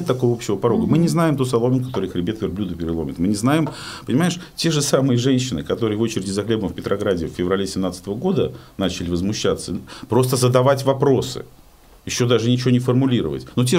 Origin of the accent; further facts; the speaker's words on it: Saint Petersburg, Russia; в моем родном городе